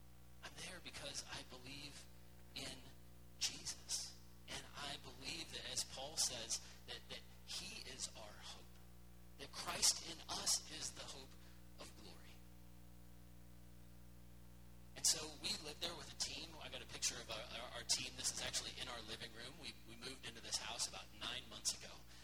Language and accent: English; United States; I have people randomly buy me coffee at coffee shops because I'm American.